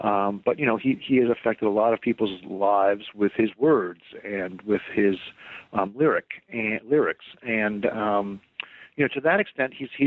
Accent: Brooklyn, New York, United States; now in Princeton, United States; but I grew up in New York, actually in Brooklyn Heights

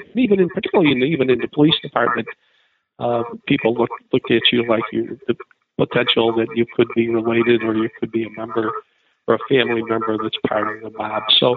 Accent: Chicago, Illinois, United States; Well, I grew up in Chicago. I grew up in an Italian neighborhood that had gangsters.

